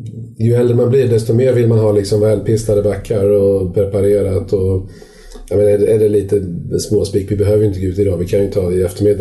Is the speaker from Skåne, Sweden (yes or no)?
yes; Skåne, Sweden; Alltså jag är uppvuxen i Skåne